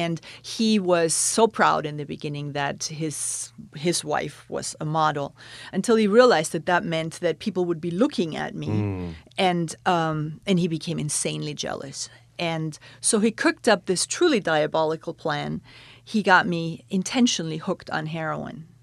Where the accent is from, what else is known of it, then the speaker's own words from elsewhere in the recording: Bavaria, Germany; English is a second language; Well, I'm from Bavaria.